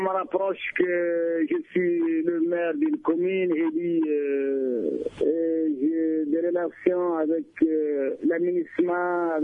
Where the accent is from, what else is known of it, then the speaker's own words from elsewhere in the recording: Mali; Je suis un Mali, je suis un Malien, je suis chez moi.